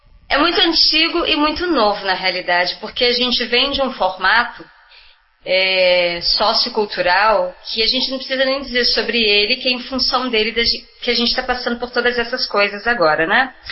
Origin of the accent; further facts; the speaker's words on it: Minas Gerais, Brazil; Sendo eu mineira, qual era o lugar dessa criança?